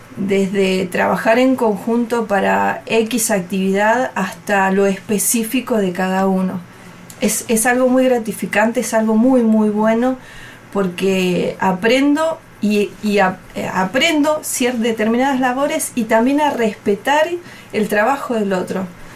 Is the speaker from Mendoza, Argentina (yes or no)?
no; Tucumán, Argentina; moved away as an adult; now in Buenos Aires, Argentina; Yo terminé el secundario en mi provincia. Y les dije a mis padres, me voy a ir a trabajar a Buenos Aires y a seguir estudiando.